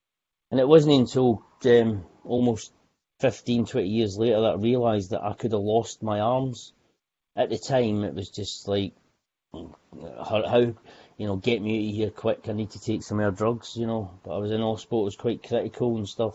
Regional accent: Scotland, United Kingdom; also born or lived in Glasgow; now in Gosport, United Kingdom; I am a Scotsman in a foreign land. I live in the south coast of England. I live in a place called Gosport, which is in Hampshire, right beside the seaside.

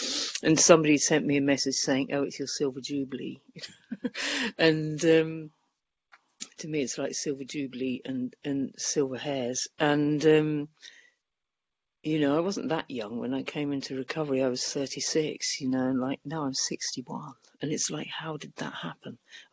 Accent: England, United Kingdom; I'm English and I live in England. So I live in England now, but I was working in Spain then.

